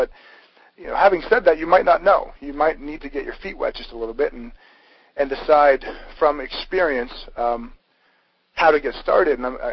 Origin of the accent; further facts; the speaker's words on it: Canada; Every community nationwide, and I'm from Canada, so I can substantiate worldwide